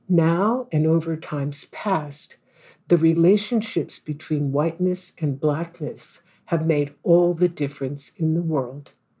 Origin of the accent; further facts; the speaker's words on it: Oakland, California, United States; also born or lived in France / Ghana; a writer and visual artist with a unique personal history. I'm from Oakland, California, spent decades as a historian